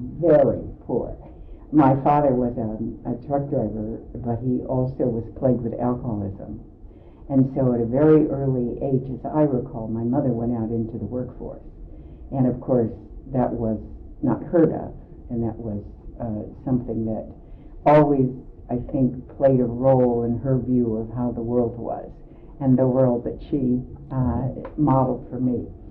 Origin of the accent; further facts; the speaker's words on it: Nebraska, United States; born there; Oh, I was born in the Midwest, in Nebraska.